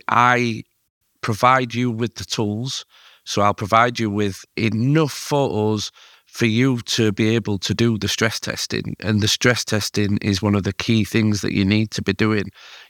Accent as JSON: {"language": "English", "region": "Yorkshire and the Humber", "country": "United Kingdom", "said": "And especially as a Yorkshireman, we like to see and we like to talk to people face to face"}